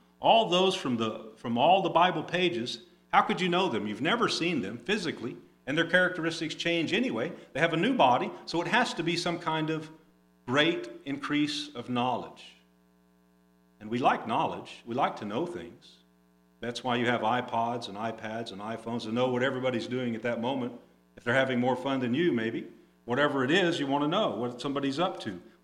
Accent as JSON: {"language": "English", "region": "Oklahoma", "country": "United States", "said": "I didn't know any better. I was naive. I was from Oklahoma, didn't know much about anything."}